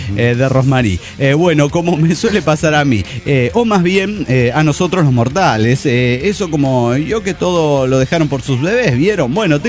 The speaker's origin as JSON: {"language": "Spanish", "country": "Bolivia", "lives_now": "Switzerland", "said": "una boliviana perdida en Suiza."}